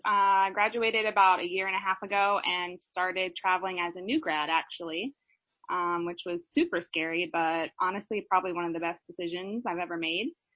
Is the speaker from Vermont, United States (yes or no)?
no; Pittsburgh, Pennsylvania, United States; because I've always loved traveling, and I grew up in Pittsburgh, but I always felt pulled to so many different places.